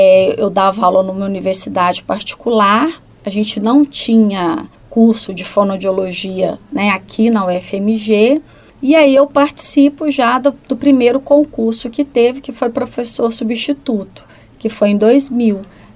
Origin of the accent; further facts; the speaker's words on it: Governador Valadares, Minas Gerais, Brazil; born there; also born or lived in Goiânia; eu nasci em Governador Valadares, né? Sou mineira, mas na realidade eu já morei quase que no Brasil inteiro.